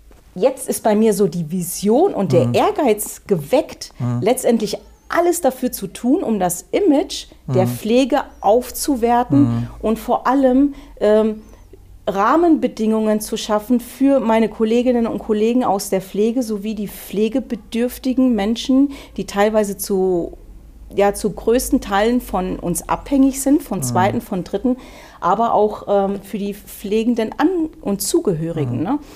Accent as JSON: {"language": "German", "region": "North Rhine-Westphalia", "country": "Germany", "tie": "born or raised there", "also_born_or_lived": "Greece", "said": "Ursprünglich komme ich aus Griechenland. Also meine Mutter war Deutsche, mein Vater war Grieche. Ich bin in Griechenland geboren worden und mit 6 sind wir dann von Griechenland ins Ruhrgebiet, also so knallhartes Ruhrgebiet. Da bin ich viele Jahre groß geworden als Pottkind."}